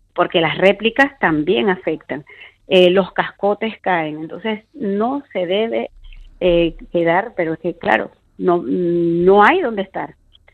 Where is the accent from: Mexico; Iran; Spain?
Spain; Canary Islands; somos muchísimos canarios que tenemos algún familiar o alguna persona que conoce que esté en Venezuela.